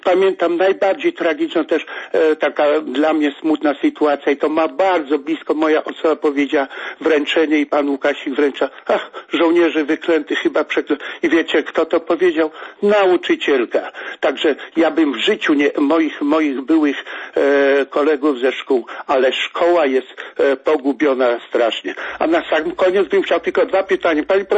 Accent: Korne, Pomeranian Voivodeship, Poland; Ja pochodzę z miejscowości Korny

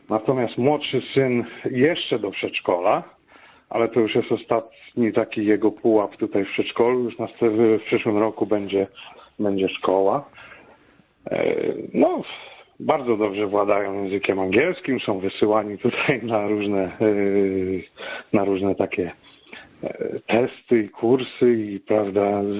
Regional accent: Lubusz Voivodeship, Poland; moi rodzice już nie żyją, ja pochodzę z województwa lubuskiego.

